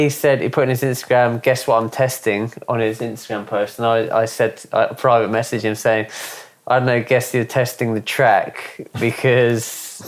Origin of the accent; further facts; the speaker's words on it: South East England, United Kingdom; I'm from Surrey